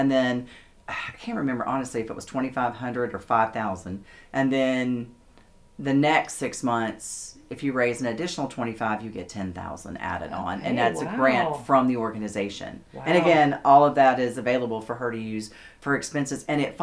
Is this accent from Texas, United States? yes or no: no; Cartersville, Georgia, United States; We're from Cartersville.